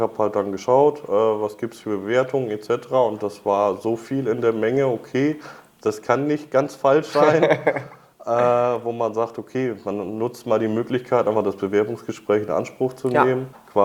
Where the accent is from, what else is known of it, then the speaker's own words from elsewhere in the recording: Northern Germany, Germany; Ich komme aus Norddeutschland